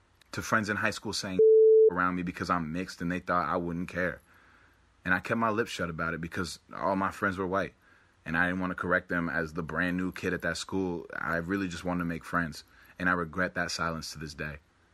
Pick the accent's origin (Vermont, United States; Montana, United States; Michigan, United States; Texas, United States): Vermont, United States; Burlington; I'm a 23-year-old proud Black, Dominican, French-Canadian rapper, singer, songwriter, born and raised in Burlington, Vermont. Vermont is a place I call home.